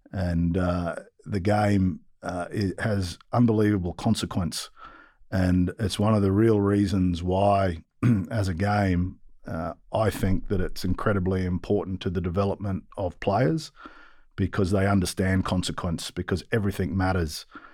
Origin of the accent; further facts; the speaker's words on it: Australia; also born or lived in New Zealand; because being an Australian working in New Zealand rugby isn't always easy. But that taught me a lot as well. And from there, I was back home to Australia